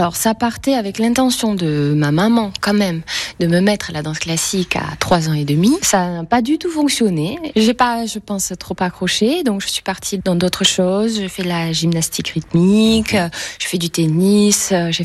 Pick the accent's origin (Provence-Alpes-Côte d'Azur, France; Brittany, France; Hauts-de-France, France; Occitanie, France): Occitanie, France; Toulouse; danseuse demi-soliste au ballet du Capitole. Je suis toulousaine.